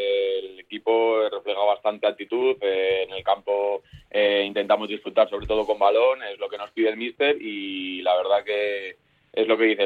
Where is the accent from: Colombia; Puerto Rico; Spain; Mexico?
Spain; Zaragoza, Aragon; es también el fútbol aragonés, que de donde soy yo, de Zaragoza.